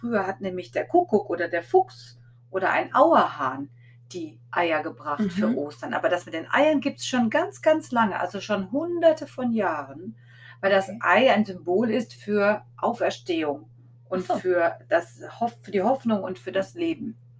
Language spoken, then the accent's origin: German; Hesse, Germany; Und zwar komme ich aus Hessen.